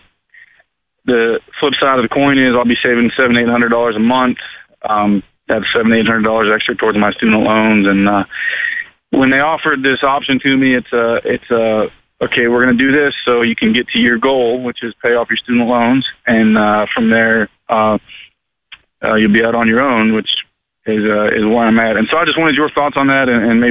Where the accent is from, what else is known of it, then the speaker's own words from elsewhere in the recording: Appalachia, United States; now in Blacksburg, United States; I just got hired about an hour and a half from here in my hometown, which is in rural Appalachian America, as a special education teacher.